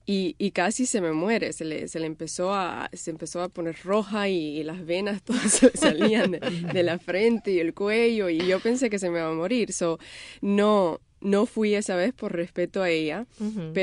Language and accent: Spanish; United States; Soy americana a la misma vez y por ejemplo ahora hablo mucho mejor el inglés y tengo mucho más fuerza con el inglés que el español